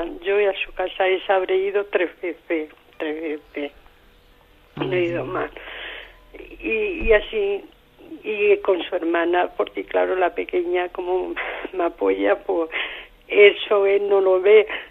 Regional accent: Trujillo, Extremadura, Spain; now in Zaragoza, Spain; Trujillo, pero vivo aquí en Zaragoza

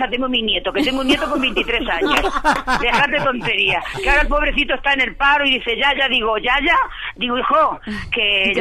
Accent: Almería, Andalusia, Spain; Soy de Almería, que adoro mi tierra, que meten un apartamento allí, que cuando puedo me escapo.

